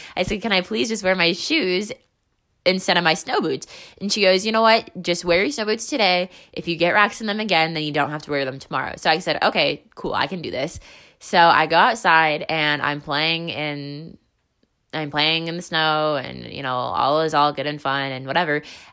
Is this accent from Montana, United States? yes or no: no; Wisconsin, United States; I grew up in Wisconsin, went to high school in Wisconsin. So it was, the winters were super snowy, really icy, whatever.